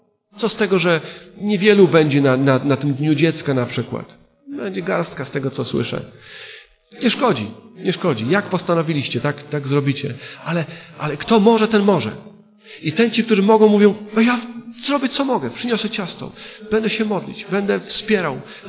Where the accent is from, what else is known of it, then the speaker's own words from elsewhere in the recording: Oświęcim, Lesser Poland, Poland; born there; Tak, urodziłem się w Oświęcimiu.